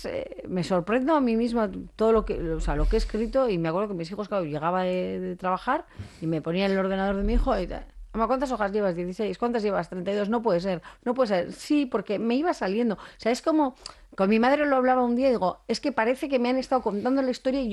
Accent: Basque Country, Spain; Somos el pueblo vasco, ni mejor ni peor

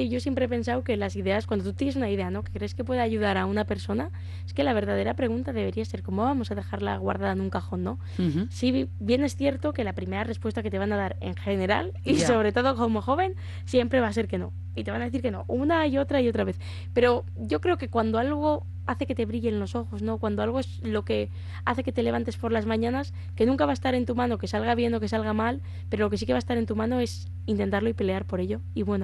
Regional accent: Bilbao, Basque Country, Spain; me considero muy bilbaína y también muy del Athletic

